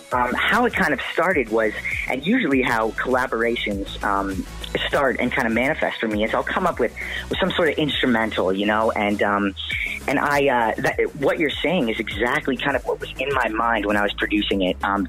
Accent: Hamilton, Ontario, Canada; I actually moved to Brampton right after. I grew up in Hamilton, Dundas to be specific.

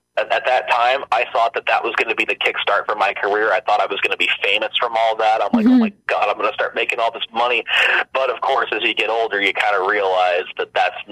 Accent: Toronto, Ontario, Canada; now in Mississauga, Canada; I grew up in Toronto initially for the first 5 years of my life

